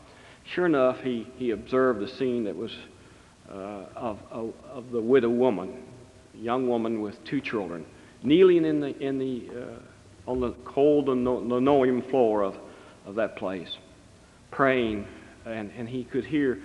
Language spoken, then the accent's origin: English; West Virginia, United States; So I came from West Virginia reluctantly to come to this seminary.